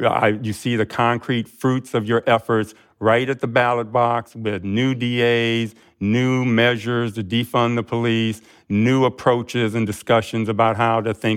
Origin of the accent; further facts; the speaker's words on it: Akron, Ohio, United States; I grew up in Akron, Ohio. I'm a hayseed from the country in a lot of ways, and I really love horses.